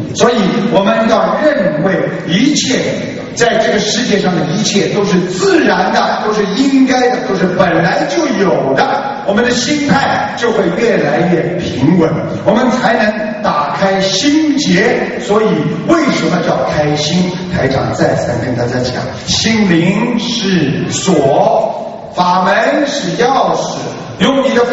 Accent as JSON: {"language": "Chinese", "country": "China", "said": "这就是我们中国人的传统"}